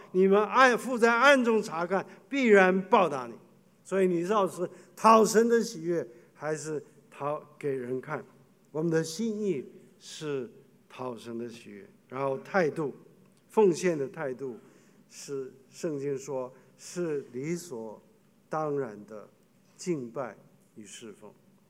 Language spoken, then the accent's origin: Chinese; China; 那今天我们对婚姻的看法，特别是我们中国人，以前我们中国人都是终身厮守，到死为止